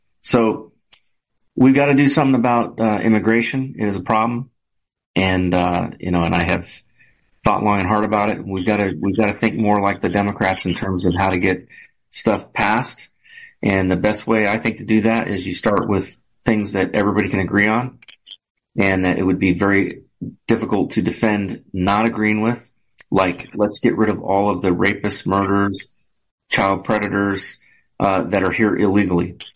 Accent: California, United States; I grew up in California, and which is where my brother still lives, unfortunately.

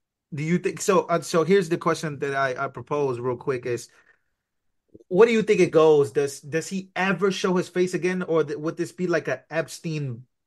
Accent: New York, United States; So I'm from New York, and I got to defend this guy.

